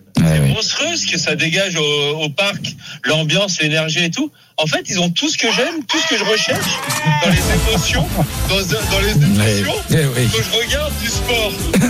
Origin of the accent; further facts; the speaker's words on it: Bourg-en-Bresse, Auvergne-Rhône-Alpes, France; born there; now in Boulogne-Billancourt, France; Moi, je suis né à Bourg-en-Bresse, préfecture du 01.